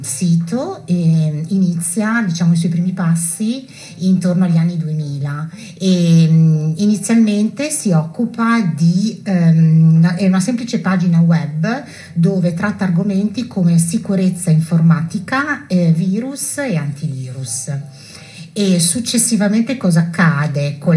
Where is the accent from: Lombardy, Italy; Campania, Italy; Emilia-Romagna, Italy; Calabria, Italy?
Emilia-Romagna, Italy; Modena; Allora, io sono di Modena e provengo da un settore della moda